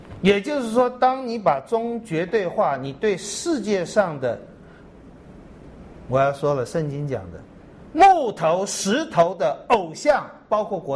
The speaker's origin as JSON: {"language": "Chinese", "country": "China", "said": "其实我们中国人，你看我们历史上这也不少，去打别的国家民族"}